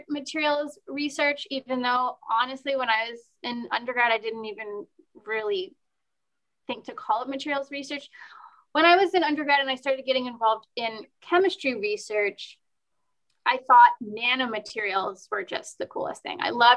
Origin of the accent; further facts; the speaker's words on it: Virginia, United States; I grew up in Northern Virginia.